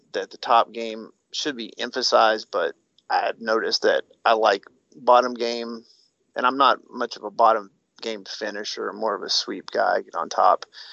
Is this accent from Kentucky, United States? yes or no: yes; Kentucky, United States; And I grew up in Kentucky, and there's a few places that have good wrestling programs